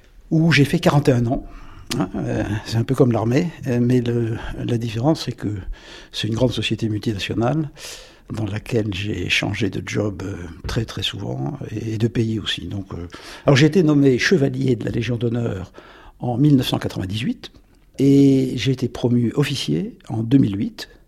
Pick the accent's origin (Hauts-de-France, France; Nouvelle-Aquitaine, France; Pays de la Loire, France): Nouvelle-Aquitaine, France; Moutier-d'Ahun; born there; comme tout le monde. Je suis né dans la Creuse, un petit village qui s'appelle Moutier-d'Ahun, en 1944, il y a déjà fort longtemps.